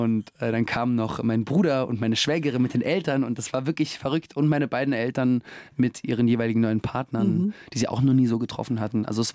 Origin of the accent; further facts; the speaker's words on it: Germany; also born or lived in Russia / Israel; Ich komme aus Russland, bin aufgewachsen in Deutschland und Israel und habe mein Schauspielerleben in London begonnen. Zurzeit pendle ich zwischen den Ländern und Städten, lebe aus dem Koffer